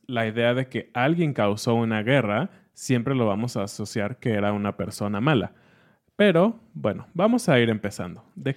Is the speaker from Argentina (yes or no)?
no; Mexico; nosotros como mexicanos